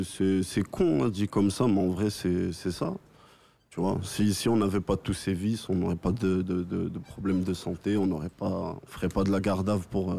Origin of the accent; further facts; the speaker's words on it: France; also born or lived in Morocco; suis d'origine marocaine. J'ai grandi au Maroc jusqu'à l'âge de mes 5 ans. Je suis arrivé en France, j'ai grandi